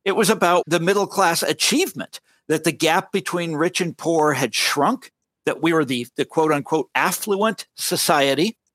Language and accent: English; United States; in Osawatomie, Kansas, which was important to me because that's right near Kansas City, right near my hometown.